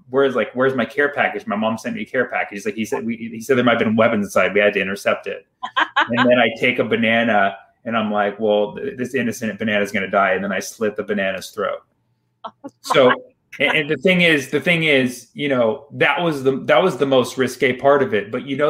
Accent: Berkeley, California, United States; also born or lived in Fremont; growing up in Berkeley, like, I noticed right away it was diverse.

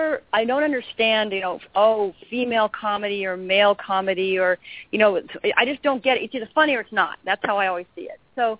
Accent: Pacific Northwest, United States; I know it's set in the Northwest, and I'm from the Northwest.

